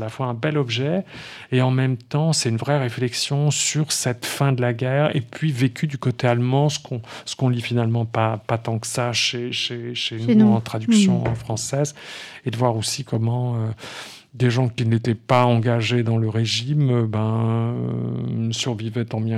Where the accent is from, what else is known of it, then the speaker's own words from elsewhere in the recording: Grand Est, France; Moi, j'étais libraire longtemps à Strasbourg, puisque je suis originaire de l'Est